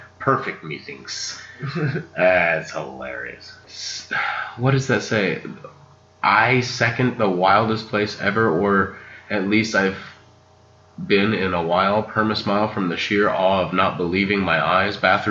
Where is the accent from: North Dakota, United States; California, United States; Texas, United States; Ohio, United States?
California, United States; had to check it out with it being BYOB, and I'm from California. That's unheard of.